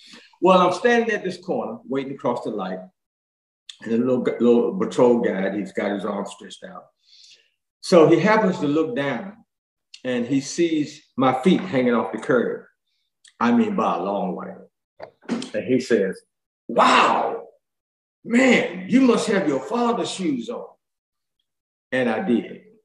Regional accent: Washington, District of Columbia, United States; also born or lived in North Carolina; I grew up in Washington, D.C., as you know. That's where I'm from, born and raised. Raised between Washington, D.C. and North Carolina, Durham, Raleigh, Rocky Mount.

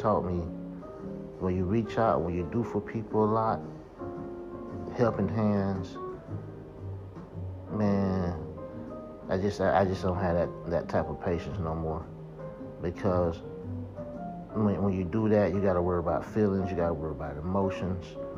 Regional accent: Georgia, United States; One time for ATL, one time for my hometown, South Georgia

